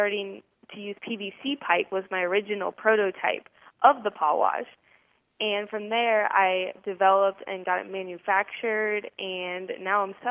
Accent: Kansas, United States; I'm from Kansas, and we're out in the country

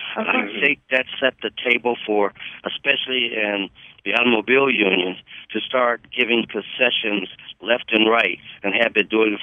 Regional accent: Detroit, Michigan, United States; Like I said, I'm from Detroit, and I grew up during the time when the automobile unions were going through a lot of what we were going through in education

